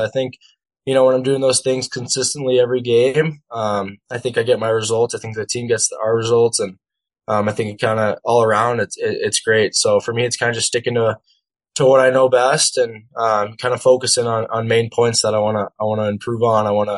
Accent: San Diego, California, United States; Yeah, San Diego, California. I was born there, you know, raised there, and played hockey there till I was 13 years old. So it's my home for sure.

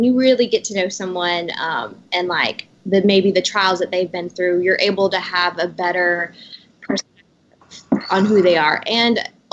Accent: Knoxville, Tennessee, United States; So I grew up like in Knoxville, like it's definitely more like a smaller town.

